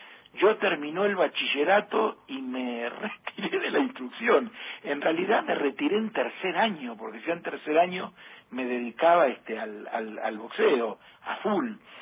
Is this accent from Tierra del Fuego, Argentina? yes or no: no; Mercedes, Buenos Aires Province, Argentina; Ya te digo, nosotros somos de Mercedes, y sobre todo para el turismo de carretera, era una región donde todo nos quedaba cerca.